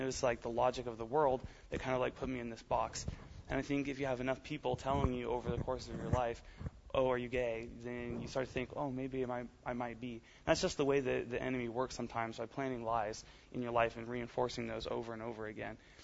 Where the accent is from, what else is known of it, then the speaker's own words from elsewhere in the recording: California, United States; I'm from California, so the situation there is a little different, too, even. I grew up in a Christian home